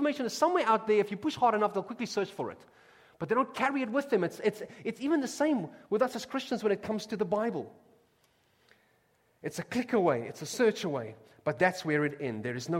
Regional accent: South Africa; As a South African, I've had to help some people

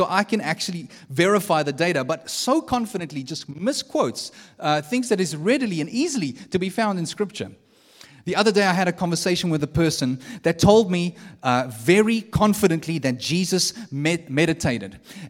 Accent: South Africa; accent: South African; I'm a South African, so that accent there, it's not the same.

